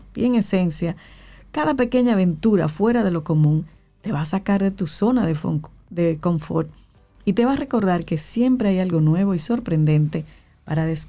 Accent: Dominican Republic; Eso somos los dominicanos.

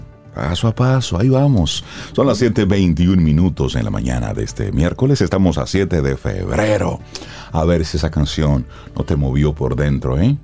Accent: Dominican Republic; nosotros como dominicanos conectemos con este mensaje para que cumplamos con nuestro deber ciudadano

